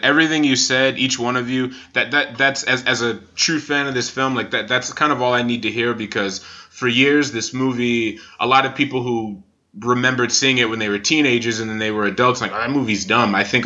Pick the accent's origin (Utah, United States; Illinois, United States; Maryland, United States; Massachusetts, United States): Massachusetts, United States; also born or lived in New York City; I grew up in Massachusetts. All I knew pretty much growing up was either Massachusetts or New York City, because those were the two places I'm from or whatever.